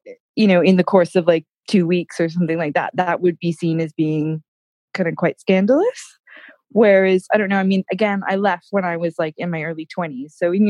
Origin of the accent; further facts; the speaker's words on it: United States; accent: American; now in United Kingdom; my accent, I do quite English because I've been over here for so long. But then as soon as I speak to an American, I do go more American.